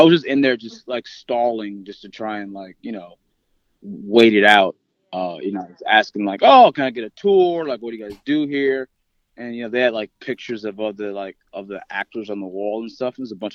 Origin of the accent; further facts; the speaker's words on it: Los Angeles, California, United States; So I grew up in Los Angeles, and, you know, I grew up, like, in the Crenshaw area.